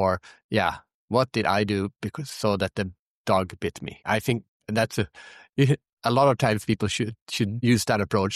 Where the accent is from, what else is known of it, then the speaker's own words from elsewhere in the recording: Sweden; English is a second language; also born or lived in Singapore; So I'm from Sweden and she's from the Philippines and we lived in Singapore.